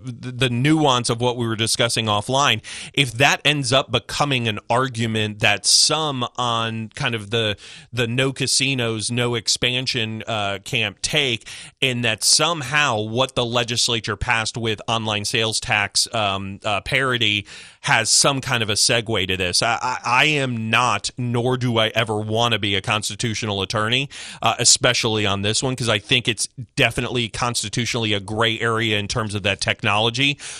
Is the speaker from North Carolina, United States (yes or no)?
no; Connecticut, United States; I grew up in Connecticut.